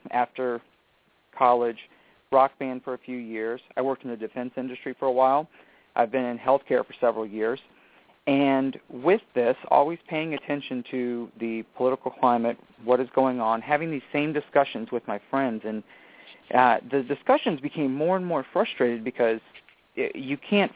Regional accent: Virginia, United States; I grew up just outside of Richmond in a rather impoverished area.

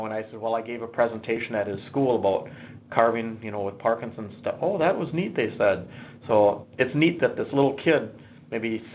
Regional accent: New London, United States; I did it for a public school in my hometown, New London

